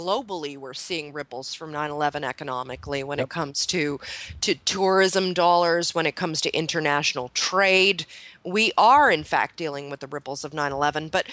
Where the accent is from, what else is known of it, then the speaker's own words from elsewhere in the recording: Canada; I'm sorry, I'm the Canadian. I'm bored by it.